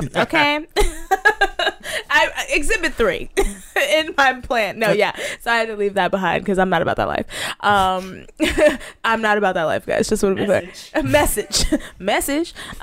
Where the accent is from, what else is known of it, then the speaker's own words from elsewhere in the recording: Dallas, Texas, United States; So, yeah, I'm a bird from Dallas.